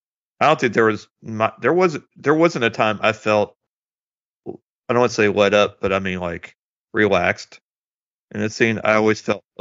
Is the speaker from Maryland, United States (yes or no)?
no; Springfield, Missouri, United States; I come to find out is from my hometown of Springfield, Missouri.